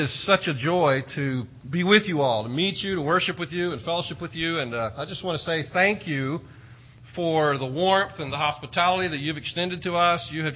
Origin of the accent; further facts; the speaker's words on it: Idaho, United States; also born or lived in Texas / California; even though we're from Idaho, and before that, Texas, and for a little while, even California, I'm not a fruit or a nut or a potato or a longhorn.